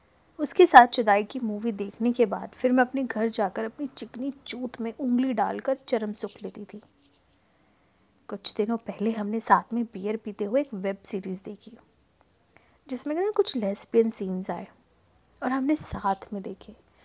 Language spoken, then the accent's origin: Hindi; Madhya Pradesh, India; और मैं एमपी की रहने वाली हूँ, यानी मध्य प्रदेश।